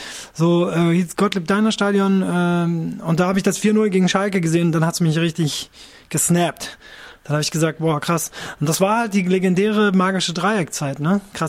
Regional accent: Japan; ich bin in Japan aufgewachsen

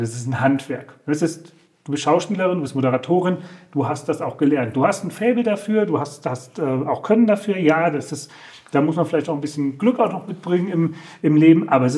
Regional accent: Solingen, North Rhine-Westphalia, Germany; ich bin 45 Jahre, ich komme aus Solingen

